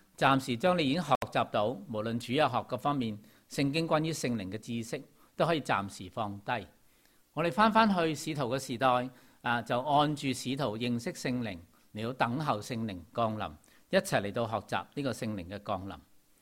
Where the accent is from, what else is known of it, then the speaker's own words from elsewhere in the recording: China; 但系都系我哋中国人过年嘅年初三